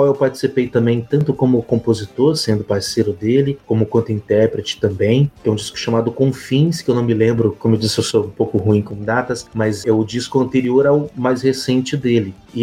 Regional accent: Ilha Solteira, São Paulo, Brazil; Pereira Barreto, que é aqui no interior do estado, pertinho da minha cidade natal, Ilha Solteira

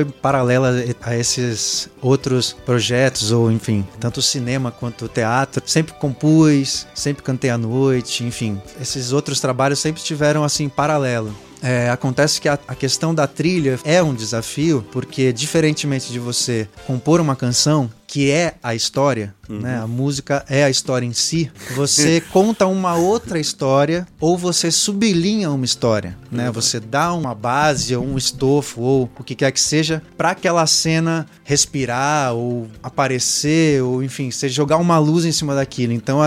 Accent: Santos, São Paulo, Brazil; now in São Paulo, Brazil; E eu sou santista, né? Uhum. Então eu cheguei em São Paulo, morei numa república, nos primeiros anos de São Paulo, morando em república com amigos.

